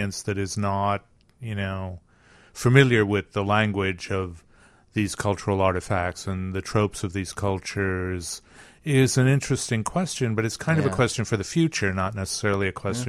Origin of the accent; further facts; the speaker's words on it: Ohio, United States; when I was a kid growing up in Ohio, there were no Chinese restaurants.